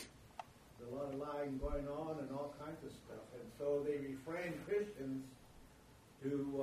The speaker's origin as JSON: {"language": "English", "country": "United States", "said": "I'm a native from the Navajo Nation and been in the city since 1968."}